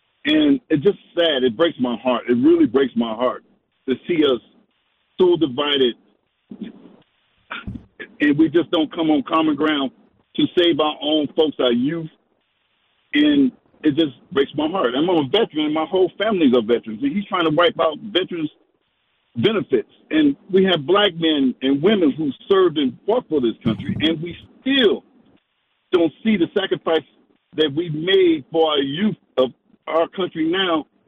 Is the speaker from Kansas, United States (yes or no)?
no; Oakland, California, United States; And I grew up in Oakland, California, during the 60s and early 70s, during the Black Panther movement.